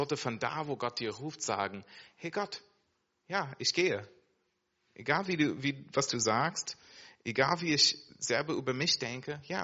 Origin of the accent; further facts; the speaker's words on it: United States; now in Germany; Ich komme aus Amerika, ich musste quasi alles hinter mich lassen.